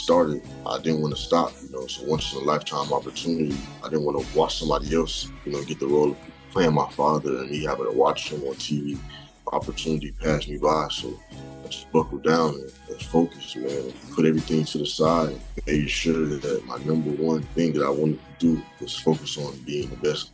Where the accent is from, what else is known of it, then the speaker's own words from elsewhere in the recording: Miami, Florida, United States; moved away; told me that he was going to move me from my hometown, Miami, to L.A., put me in acting classes